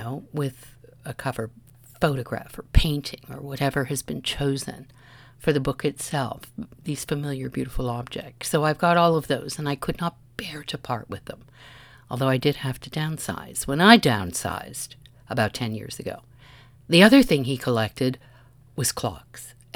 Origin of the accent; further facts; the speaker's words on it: Montreal, Quebec, Canada; born there; also born or lived in Toronto, Canada / Calgary, Canada / Victoria, Canada / London; I was born in Montreal. My parents came from Winnipeg. We lived in Montreal, Toronto, Calgary, Victoria, and then back and forth again to a few of those places